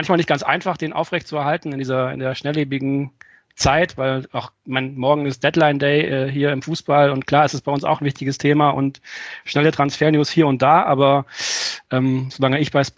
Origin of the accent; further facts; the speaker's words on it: Friedrichshafen, Baden-Württemberg, Germany; born there; hier bei mir in Friedrichshafen, wo ich geboren bin